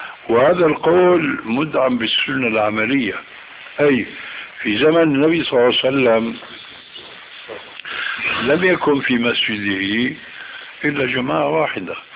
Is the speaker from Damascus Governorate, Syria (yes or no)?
yes; Damascus, Damascus Governorate, Syria; وانا ربيت في دمشق